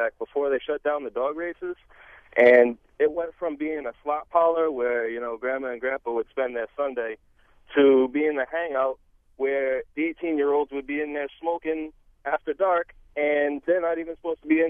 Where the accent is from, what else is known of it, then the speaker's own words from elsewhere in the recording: Lincoln, Rhode Island, United States; Hey, I'm from Lincoln, Rhode Island, and I know why the Milford residents voted down that casino.